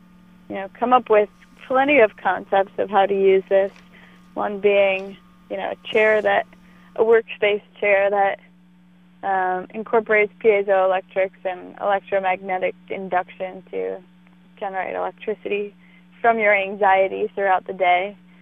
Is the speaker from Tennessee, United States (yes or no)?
no; Ann Arbor, Michigan, United States; So I grew up outside of Ann Arbor, Michigan.